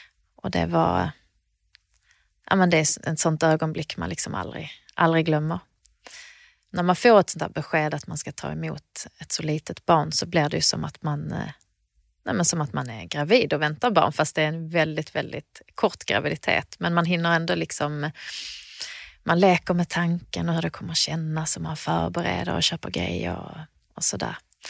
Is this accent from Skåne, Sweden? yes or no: yes; Teckomatorp, Skåne, Sweden; Det var så stora kontraster mot det vi hade hemma i Teckomatorp, så att då fattade de det beslutet att då fick jag flytta tillbaka.